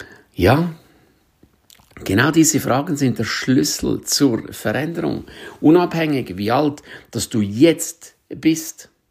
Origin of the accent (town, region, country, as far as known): Switzerland; German is a second language